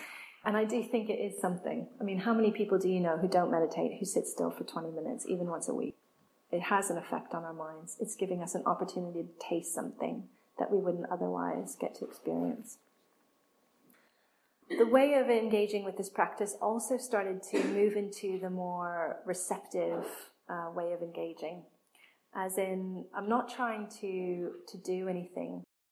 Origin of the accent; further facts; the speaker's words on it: Canada; so I'm from Canada originally, think of all my friends and family in Canada